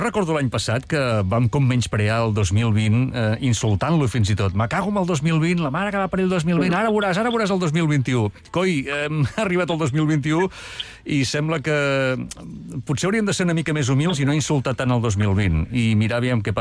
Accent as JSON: {"language": "Catalan", "town": "Barcelona", "region": "Catalonia", "country": "Spain", "said": "jo que sóc de Virreiamat, no sé com ens hem de dir els de Virreiamatenc"}